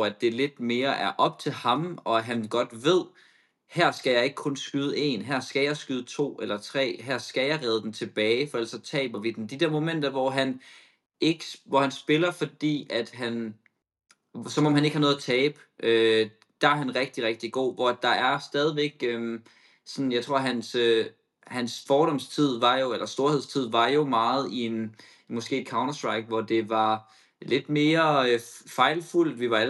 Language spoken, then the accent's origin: Danish; Copenhagen, Capital Region, Denmark; Jeg er fra Copenhagen.